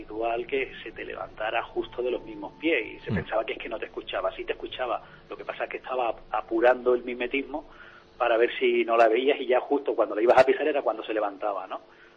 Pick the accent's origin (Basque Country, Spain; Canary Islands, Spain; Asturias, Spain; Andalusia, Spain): Andalusia, Spain; Málaga; yo soy de Málaga y hago salgo a cazar en Málaga, lo que es la provincia de Málaga.